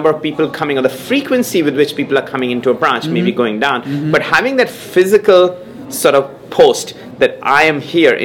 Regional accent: India; now in United States; I'm from India. I spent 2 months in India

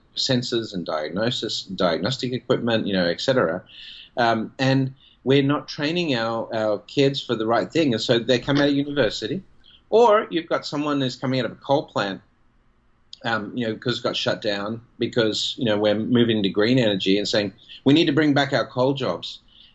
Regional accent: Australia; now in United States; From my home country in Australia, there's massive problems with this as well

